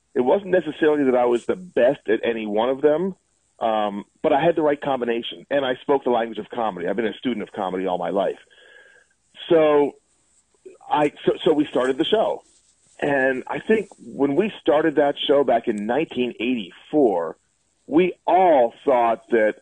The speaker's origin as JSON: {"language": "English", "town": "Lancaster", "region": "Pennsylvania", "country": "United States", "tie": "born or raised there", "moved": "as an adult", "said": "It's the first job I had out of college in my hometown, as you said, of Lancaster, Pennsylvania, Amish country."}